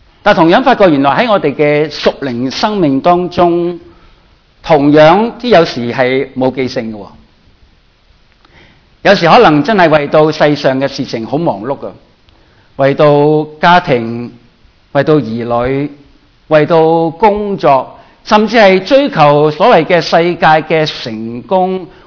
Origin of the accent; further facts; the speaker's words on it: Guangdong, China; 我们广东人的说话叫做老油条，是吧？